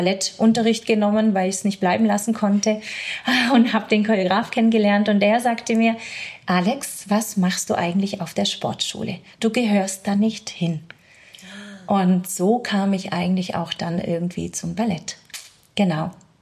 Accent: Belgium; first language French; German is a second language; ich komme tatsächlich aus einer belgischen Familie. Bei mir ist es ein bisschen komplizierter. Also ich bin adoptiert worden, kam in eine belgische Familie rein und spreche tatsächlich, meine Muttersprache ist tatsächlich Französisch.

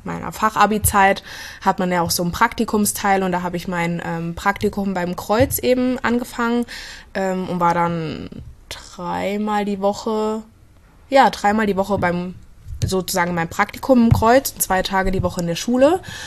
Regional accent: Blankenau, Hesse, Germany; also born or lived in Fulda; Geboren bin ich in Fulda, aber aufgewachsen in Blankenau. Also das ist liegt in der Gemeinde Hosenfeld, das ist so 18 Kilometer von hier entfernt. Genau, und war eigentlich schon immer in Fulda und bin hier auch auf die Schule gegangen.

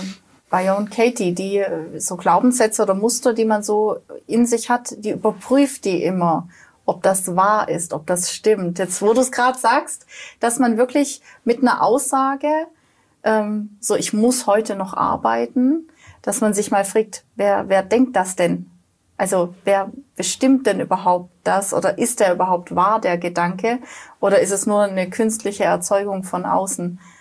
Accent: Baden-Württemberg, Germany; Kommt bei mir gleich als Schwabe, schaffe Häusle vor.

